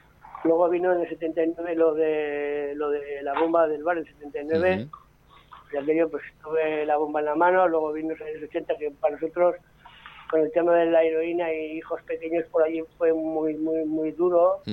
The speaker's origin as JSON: {"language": "Spanish", "town": "Etxauri", "region": "Navarre", "country": "Spain", "tie": "born or raised there", "said": "me han estado haciendo grabaciones en donde nací, en Echauri, en la casa donde nací."}